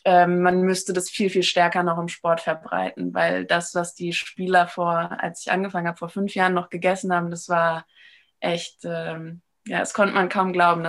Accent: Frankfurt, Hesse, Germany; born there; Also gebürtige Frankfurterin, da muss man ja irgendwie

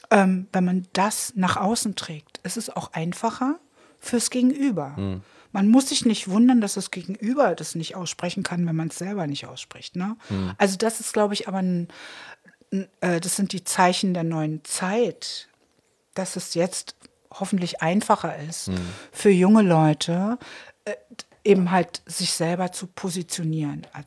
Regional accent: Berlin, Germany; Ich komme aus Treptow, that's it.

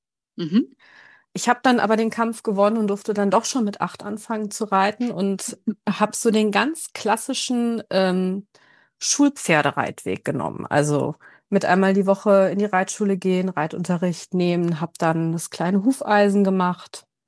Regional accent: Rhineland-Palatinate, Germany; komme aus dem schönen Rheinland-Pfalz aus Deutschland

